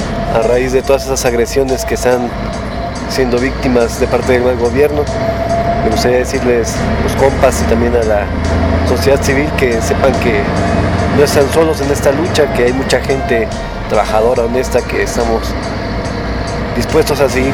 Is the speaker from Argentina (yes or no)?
no; Mexico City, Mexico; vengo del Distrito Federal, soy trabajador